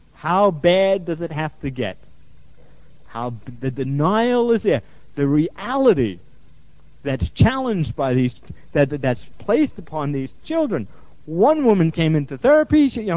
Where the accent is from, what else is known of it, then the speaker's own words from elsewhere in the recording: New York, United States; When I say denial, I'm from New York, people think I'm talking about a river in Africa.